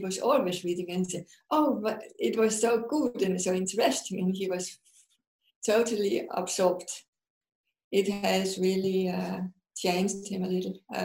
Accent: Denmark; I was born and grew up in Denmark. I was educated as a medical lab technician in Denmark.

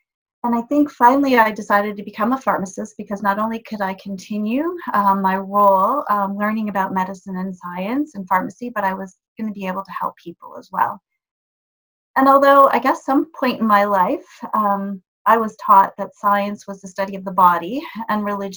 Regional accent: Canada; I'm from Canada.

